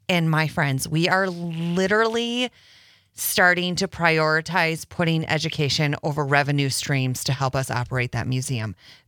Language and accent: English; Wisconsin, United States; born there; was born in Waiwika, Wisconsin.